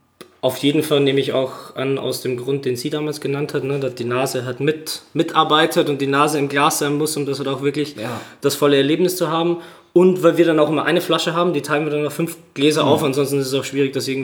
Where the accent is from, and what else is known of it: Austria